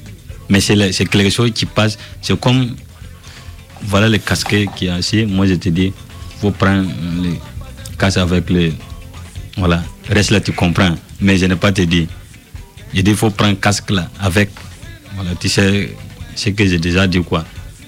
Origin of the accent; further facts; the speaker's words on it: Burkina Faso; Oui, moi, je viens de Burkina Faso.